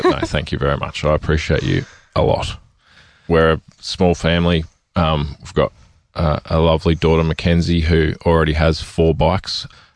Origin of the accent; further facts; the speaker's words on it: Brisbane, Queensland, Australia; I'm from Brisbane in Australia. I'm 35.